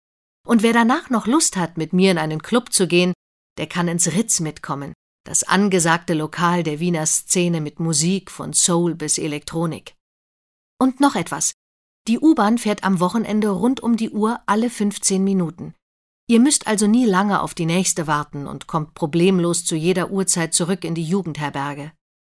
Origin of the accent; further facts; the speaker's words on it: Düsseldorf, North Rhine-Westphalia, Germany; now in Vienna, Austria; Eigentlich komme ich aus Deutschland, aus Düsseldorf, aber ich studiere hier in Wien und liebe diese Stadt.